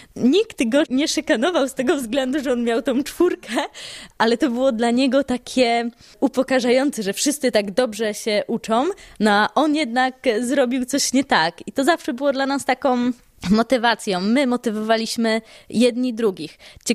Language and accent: Polish; Złota, Greater Poland Voivodeship, Poland; pochodzę z Złotej obok Koła